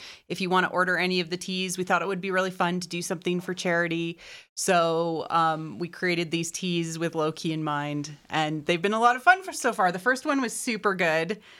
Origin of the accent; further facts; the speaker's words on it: Canada; because we are Canadian